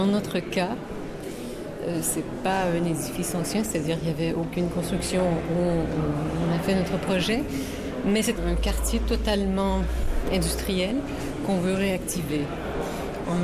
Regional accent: Montreal, Quebec, Canada; moved away as an adult; now in Barcelona, Spain; En fait, je suis de Montréal, mais j'habite à Barcelone depuis, juste après les Jeux Olympiques, 1996.

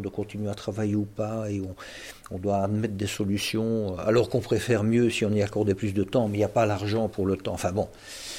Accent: Belgium; on ne se retourne même plus dans la rue quand il y a quelqu'un qui dort dans la rue chez nous, en Belgique.

